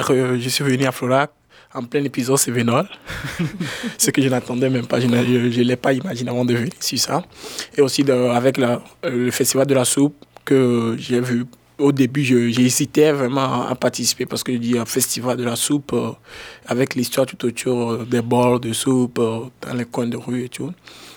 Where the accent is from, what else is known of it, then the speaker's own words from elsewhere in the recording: Togo; je viens du Togo, l'un des pays de l'Afrique de l'Ouest.